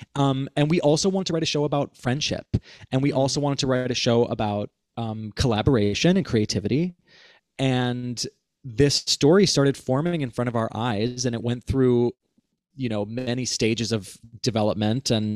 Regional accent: Cleveland, Ohio, United States; So Alex and I grew up together in Cleveland, Ohio, and we did, I know, twist.

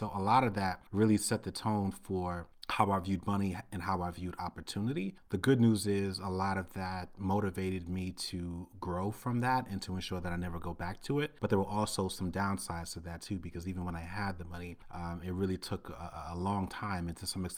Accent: New York City, New York, United States; I grew up in Brooklyn, New York City in the 1980s

